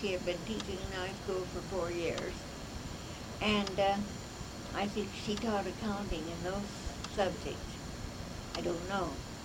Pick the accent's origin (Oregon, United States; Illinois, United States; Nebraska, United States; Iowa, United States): Iowa, United States; Anamosa; And I was from Anamosa, and they weren't very far apart.